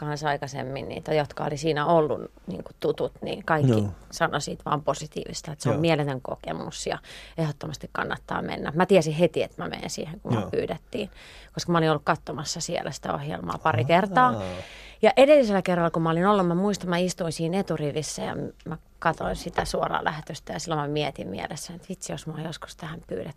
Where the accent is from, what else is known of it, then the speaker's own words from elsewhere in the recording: Viiala, Pirkanmaa, Finland; Mä oon Viilassa syntynyt. Tai Tampereen vieressä.